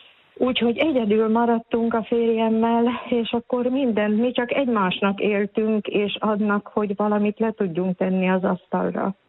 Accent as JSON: {"language": "Hungarian", "country": "Slovakia", "said": "annak ellenére, ugye, hogy felvidéken élünk. De igen. Hát szívbéli magyarok vagyunk"}